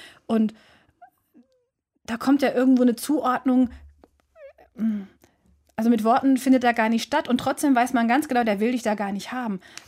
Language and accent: German; Germany; Also wenn ich auf die Straße gehe oder wenn ich sage, ich bin Deutsche, ich finde, das umfasst so viel.